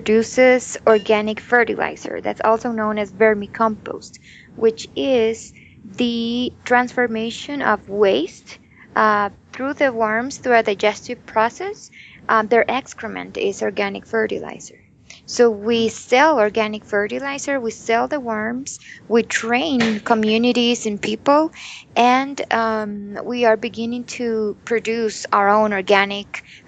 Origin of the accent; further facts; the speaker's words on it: Guatemala; Yes, so I was born and raised in Guatemala.